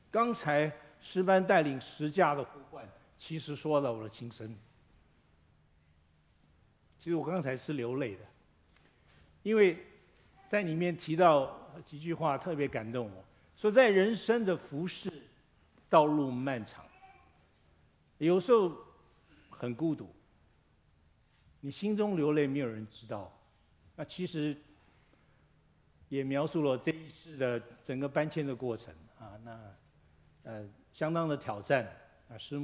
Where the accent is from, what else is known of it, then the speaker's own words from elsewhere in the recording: Taiwan; now in Lafayette, United States; 就好像那个我是台湾来，所以我们有一个叫刨冰哈，啊，搓冰啊，台语叫搓冰